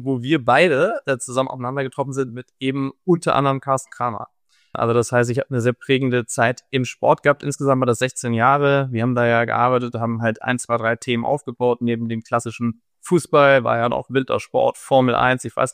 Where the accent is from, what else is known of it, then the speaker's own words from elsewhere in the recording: Hamburg, Germany; ich bin geborener, waschechter Hamburger. Also man könnte sagen, cool oder auch langweilig, weil ich tatsächlich in Hamburg geboren bin, in Hamburg Abitur gemacht habe, in Hamburg studiert habe